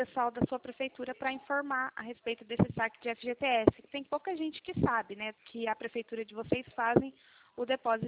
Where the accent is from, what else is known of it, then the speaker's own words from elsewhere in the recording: Cornélio Procópio, Paraná, Brazil; Eu sou de Cornélio Procópio do Paraná.